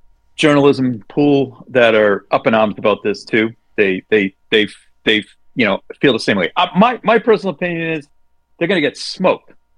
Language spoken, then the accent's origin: English; Canada; I'm a Canadian